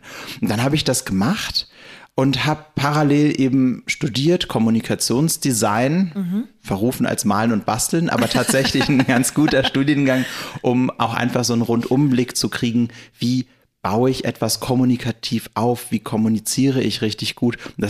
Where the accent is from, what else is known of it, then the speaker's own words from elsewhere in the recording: Berlin, Germany; Ich bin ein Berliner Kind. Das heißt, ich bin im Süden von Berlin aufgewachsen, in Lankwitz, bin dann zur Schule gegangen nach Neukölln, habe sofort nach dem Abi gesagt, okay, nichts hält mich mehr in Lankwitz, ich ziehe nach Kreuzberg, wo ich bis heute wohne.